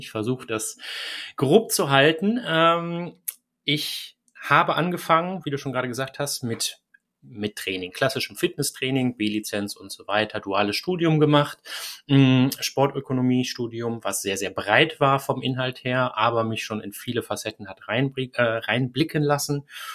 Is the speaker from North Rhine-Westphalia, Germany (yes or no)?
yes; Hilden, North Rhine-Westphalia, Germany; Ich komme aus Hilden, aus dem kleinen Dörfchen Hilden neben Düsseldorf.